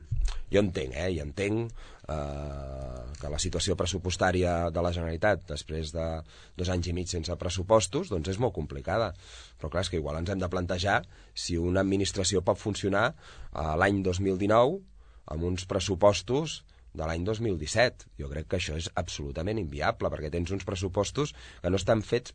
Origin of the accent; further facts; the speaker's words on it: Catalonia, Spain; consells comarcals que són més petits que el meu poble, que està allà al Vallès